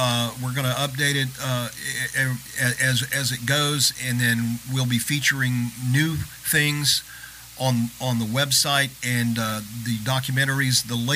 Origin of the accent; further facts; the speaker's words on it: the South, United States; And I'm from the South, born and raised here, so I'm not going to go that far.